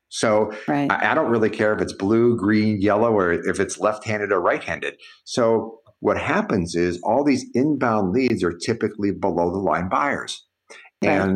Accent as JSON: {"language": "English", "region": "Ohio", "country": "United States", "tie": "born or raised there", "said": "I was born and raised in Ohio, and we've got a big family and stuff."}